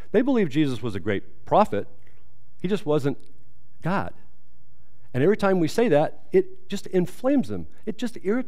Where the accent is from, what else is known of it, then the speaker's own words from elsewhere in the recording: California, United States; I'm from California.